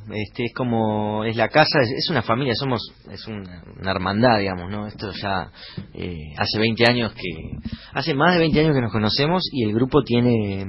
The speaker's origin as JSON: {"language": "Spanish", "town": "Olavarría", "region": "Buenos Aires Province", "country": "Argentina", "said": "Yo soy de Olavarría, pero mi familia paterna es de Coronel Pringles. Ahí, digamos, mi papá nació ahí y mi abuelo estaba ahí."}